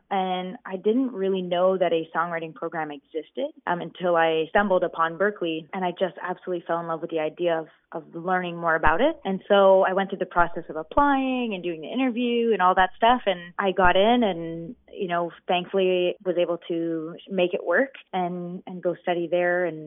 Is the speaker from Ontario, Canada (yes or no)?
no; Montreal, Quebec, Canada; also born or lived in Nashville; be in my hometown. So in a way, it worked out. And rather than living in Nashville, visiting Montreal, and I live here and visit Nashville instead.